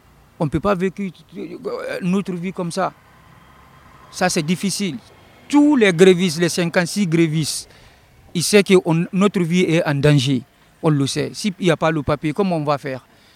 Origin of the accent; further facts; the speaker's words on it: Guinea; French is a second language; De la Guinée. Je suis originaire de la Guinée.